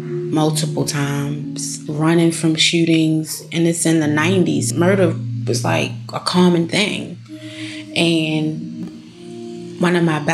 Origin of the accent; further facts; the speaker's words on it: Baltimore, Maryland, United States; I grew up in Baltimore City.